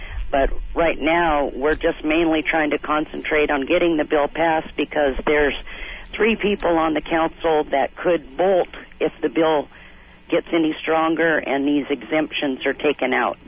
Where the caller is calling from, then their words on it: Hawaii, United States; Hi, I'm calling from Hawaii Island.